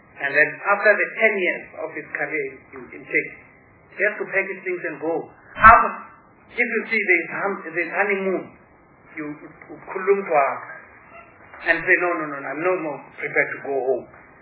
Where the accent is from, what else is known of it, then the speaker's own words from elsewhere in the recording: South Africa; I must say, I'm a South African, I must be proud of that.